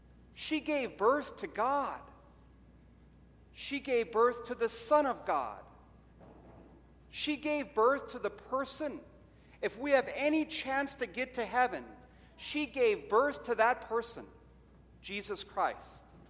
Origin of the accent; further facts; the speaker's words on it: Williston, United States; You know that I'm born and raised in Williston. There's only one Catholic church in Williston.